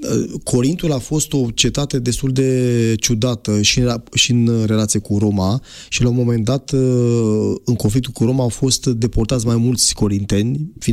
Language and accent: Romanian; Romania; Nu înseamnă că mi-e rușine că sunt român.